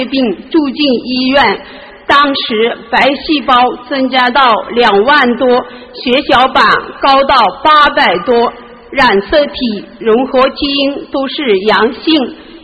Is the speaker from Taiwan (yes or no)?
no; Hunan, China; 我来自湖南的佛友，